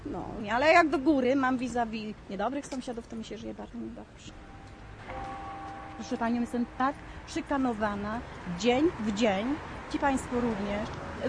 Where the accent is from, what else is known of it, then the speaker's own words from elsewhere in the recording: Wągrowiec, Greater Poland Voivodeship, Poland; Sam Wągrowiec, no jest super, no przecież no jak, no mieszkam tutaj od urodzenia